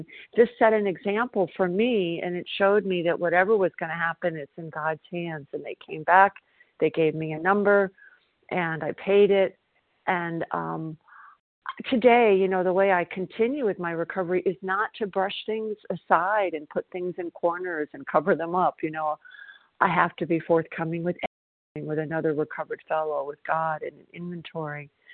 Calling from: South Carolina, United States; I'm calling from South Carolina

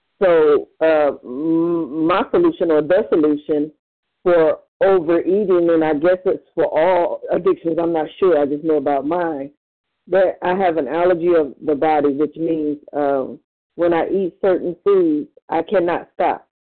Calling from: Cleveland, Ohio, United States

